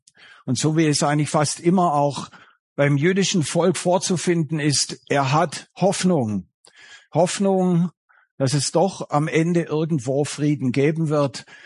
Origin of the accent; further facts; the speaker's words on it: Baden-Württemberg, Germany; accent: Swabian; Versteht ihr das mit meinem schwäbischen Dialekt?